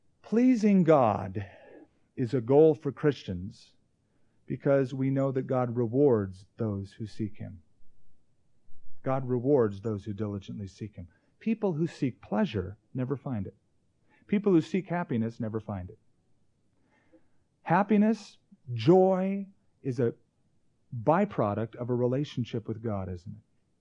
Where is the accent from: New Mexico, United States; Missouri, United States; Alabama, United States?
New Mexico, United States; I come from New Mexico, and we have crystal churches, metaphysical churches, dotting the streets, lining many of the cities in New Mexico.